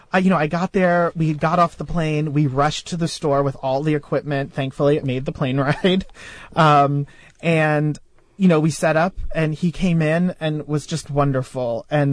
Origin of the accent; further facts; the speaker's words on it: San Francisco, California, United States; also born or lived in New Jersey; I grew up in San Francisco and then we moved to New Jersey and it was a very rural area